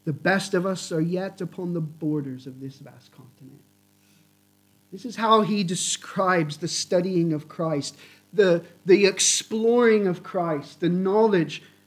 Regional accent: United States; Now, obviously, I'm from the States

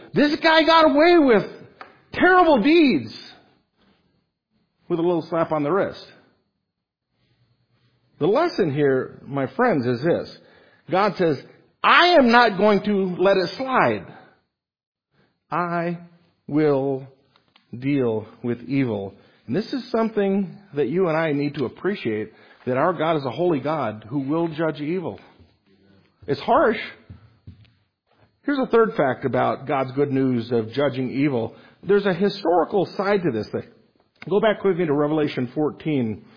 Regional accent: Las Vegas, Nevada, United States; I'll tell you a little story about my hometown, Las Vegas.

